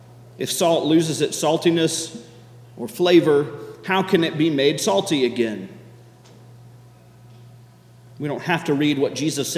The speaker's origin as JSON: {"language": "English", "region": "the South", "country": "United States", "said": "And that is one place in which being a Southerner is a real advantage, because we have a special word for second person plural pronoun. Y'all."}